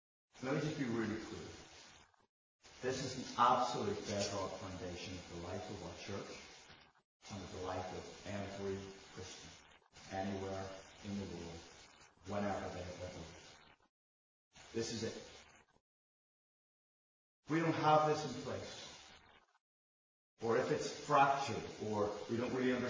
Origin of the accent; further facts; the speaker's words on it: Ireland; You are not more acceptable to God because you're English than I am because I'm Irish.